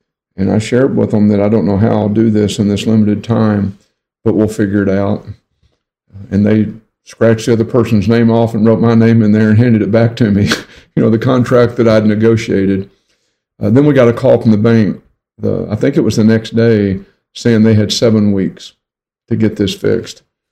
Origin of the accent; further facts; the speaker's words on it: Texas, United States; So we have our own language down here. I tell people English is my second language. You know, Texan is my first.